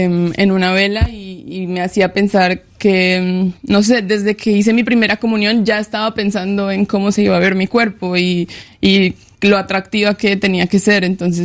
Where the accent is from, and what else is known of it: Pereira, Risaralda, Colombia; born or raised there